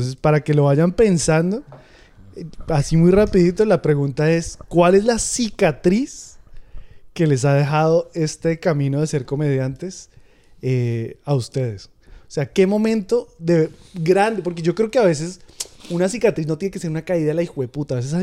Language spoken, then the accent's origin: Spanish; Colombia; yo me convertí en comediante siendo colombiano, me convertí en comediante fuera de Colombia